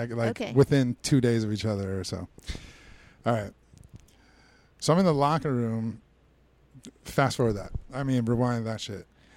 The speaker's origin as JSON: {"language": "English", "region": "Florida", "country": "United States", "said": "I'm from South Florida, 18 years old. I went to Philly, right?"}